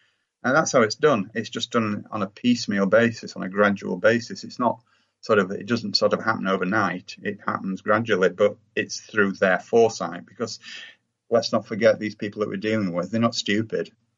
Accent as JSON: {"language": "English", "country": "United Kingdom", "said": "me as a Brit"}